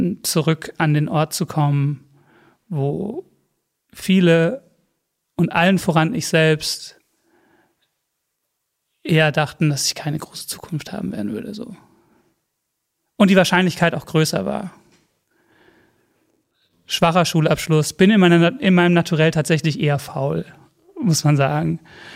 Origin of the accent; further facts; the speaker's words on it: Bösingfeld, North Rhine-Westphalia, Germany; Klar fahre ich in mein Heimatdorf Bösingfeld zurück so und ich habe schon auch dieses, ja klar, hier komme ich her und jede Ecke erinnert mich an was.